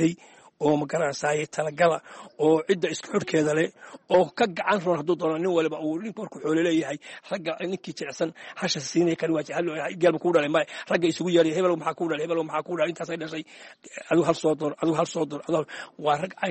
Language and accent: Somali; Buuhoodle, Togdheer, Somalia; waxaan ku dhashay magaalada buuxooda weli khaasanta wuluwul baan ku dhashay halkaasaan kusoo barbaaray